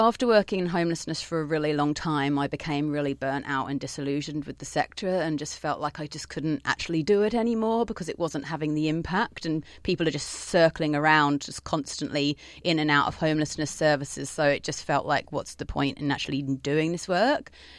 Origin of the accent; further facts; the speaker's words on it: Lewes, South East England, United Kingdom; moved away as an adult; now in St Kilda, Australia; I'm from a tiny little town called Lewes, which is quite close to Brighton on the south coast.